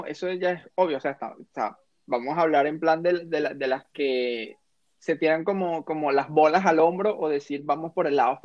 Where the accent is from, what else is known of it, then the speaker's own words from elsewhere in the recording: Venezuela; Ese peito de como venezolano de meter labia, nunca supe meter labia